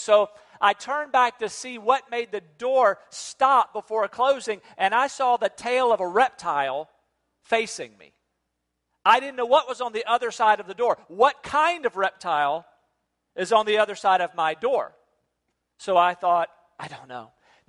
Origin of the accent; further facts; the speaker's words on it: North Carolina, United States; I'm from North Carolina, which is very similar to Virginia, and we don't have dragon-like iguana creatures of size